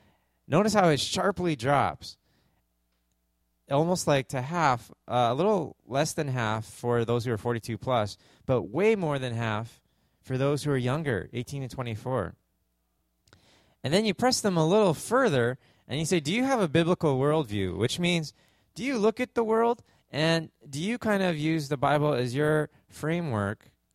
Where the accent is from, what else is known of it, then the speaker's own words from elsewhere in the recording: Canada; moved away; And being a Canadian, I didn't realize that the word evangelical was such a dirty word when I came here.